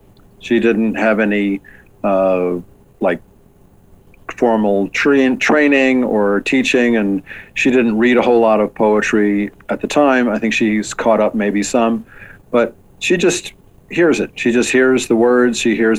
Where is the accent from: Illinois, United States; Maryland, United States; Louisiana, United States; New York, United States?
Maryland, United States; Baltimore; I grew up in Baltimore. I'd lived there since I was in like second grade.